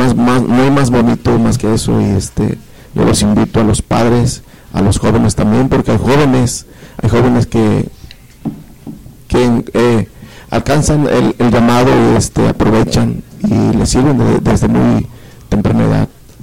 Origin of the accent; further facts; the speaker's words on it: Acapulco, Guerrero, Mexico; now in Chicago, United States; Acapulco, Guerrero.